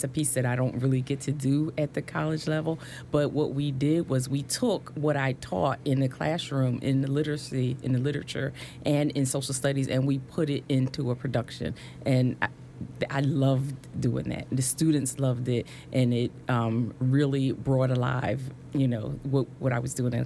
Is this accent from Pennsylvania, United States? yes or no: yes; Philadelphia, Pennsylvania, United States; from Philadelphia, and I have people all the time fussing at me.